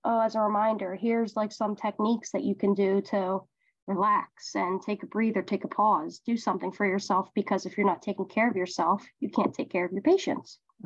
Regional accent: Maryland, United States; Growing up in Maryland, it's one of the major leaders of medicine.

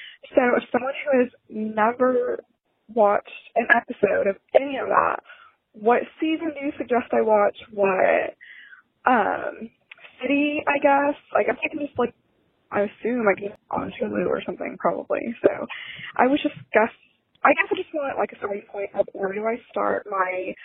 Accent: Houston, Texas, United States; I'm 25 from Houston

